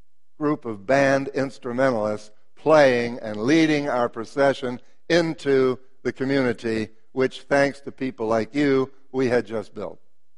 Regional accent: United States; I'm an American. I'm not wealthy, but I'm an American.

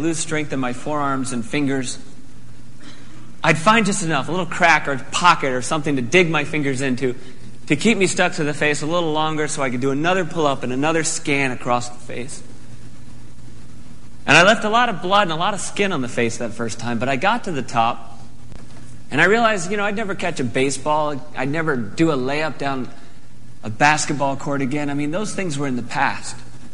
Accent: Connecticut, United States; Now, I grew up in Connecticut. It's as flat as a pancake.

